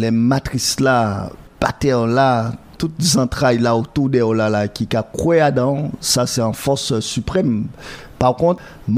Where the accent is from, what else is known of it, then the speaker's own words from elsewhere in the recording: Guadeloupe, France; Et en tant que Guadeloupéen qui a sorti du ghetto